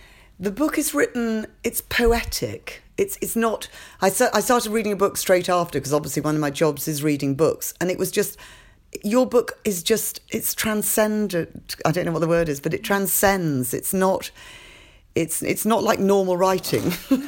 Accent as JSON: {"language": "English", "region": "Yorkshire and the Humber", "country": "United Kingdom", "said": "I mean, I am from Yorkshire"}